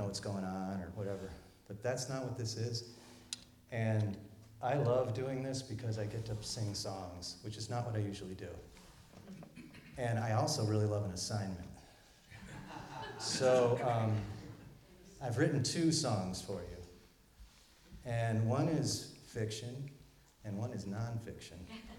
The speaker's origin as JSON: {"language": "English", "country": "United States", "tie": "born or raised there", "said": "And I grew up near the Housatonic with lots of PCBs."}